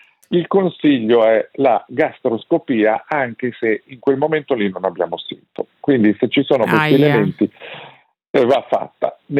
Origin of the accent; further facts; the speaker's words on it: Venice, Veneto, Italy; io lo dico da veneziano d'origine